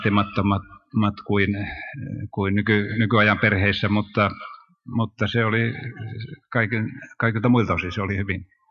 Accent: Joensuu, North Karelia, Finland; also born or lived in Vyborg; Karjala on ehkä oikea sana, juuret on vähän hajallaan täällä. Minä olen syntynyt Viipurissa ja käynyt koulun etupäässä Joensuussa. Isä oli Rääkkylästä ja äiti Tohmajärveltä, eli Pohjois-Karjalasta, niin voisi ehkä sanoa, että juuret on keskimäärin Parikkalassa.

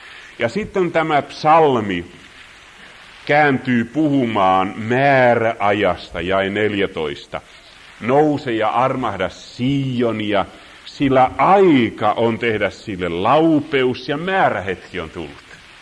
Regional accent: Helsinki, Uusimaa, Finland; Ja pohjalainen vereni kiehahti, vaikka olen Helsingin kasvatti.

